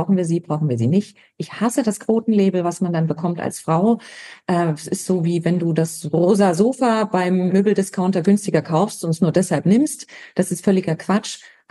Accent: East Germany, Germany; Ich wollte nicht sagen, ich komme aus dem Osten, du hast irgendwie einen Stempel drauf.

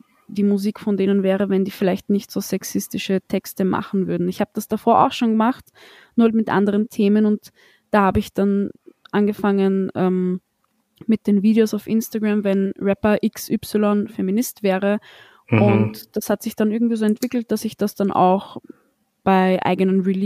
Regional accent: Austria; born there; ich bin in Österreich geboren. Meine Eltern sind in Bulgarien geboren, aber eigentlich aus der Türkei.

